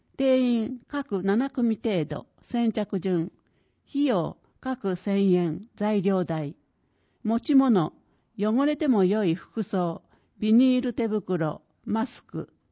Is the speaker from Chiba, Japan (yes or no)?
yes; Chiba, Japan; 雪国ではない千葉県で生まれ育った私ですが、スキーには思い入れが強く